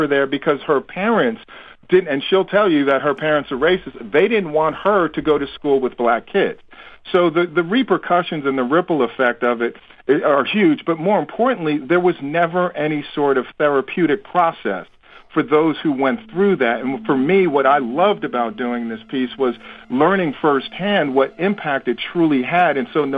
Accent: New York, United States; I'm from New York, so I was far removed from it

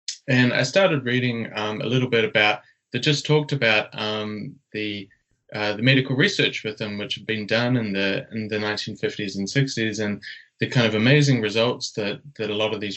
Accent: New Zealand; also born or lived in Australia; I'm from New Zealand, but was doing my study in Australia.

